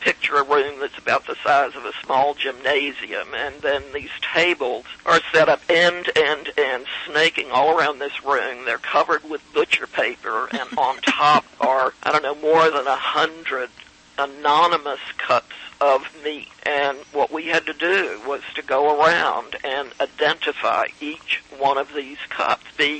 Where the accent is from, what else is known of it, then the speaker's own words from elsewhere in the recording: the South, United States; when I was growing up in the South, very few people around here ate lamb, and we did. I mean, both of my parents were from the Midwest.